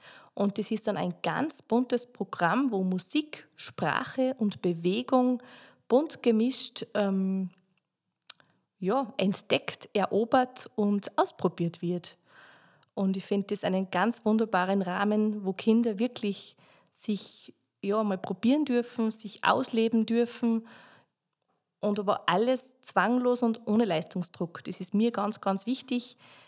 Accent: Bad Goisern, Upper Austria, Austria; ich komme ursprünglich aus Bad Golsern am Hallstättersee. Also ich bin sozusagen eine Dosige

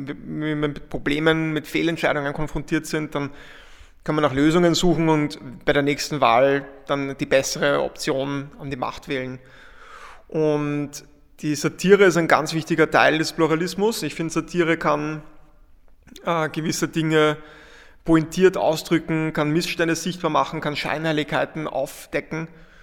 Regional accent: Vienna, Austria; jetzt auch als Wiener, denke ich, so einen Wiener Schmäh

